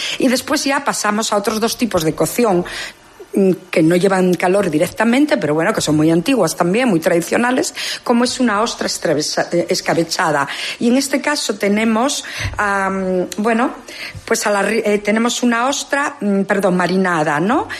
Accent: Cudillero, Asturias, Spain; yo soy de Cudillero

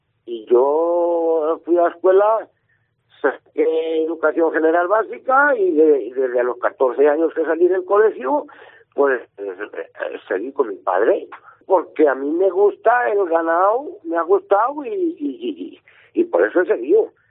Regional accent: Checa, Castilla-La Mancha, Spain; Sí, sí, yo soy de Checa.

